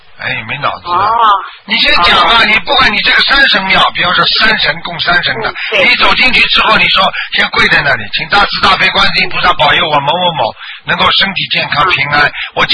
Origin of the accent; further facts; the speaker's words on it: China; 这，我是中国人，对不对啊？然后我们中国人是一家